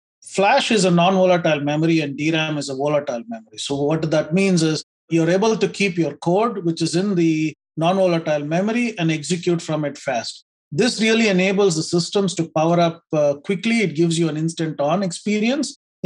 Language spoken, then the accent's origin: English; Karnataka, India; I grew up in India in a small town outside of Bangalore. It's a village town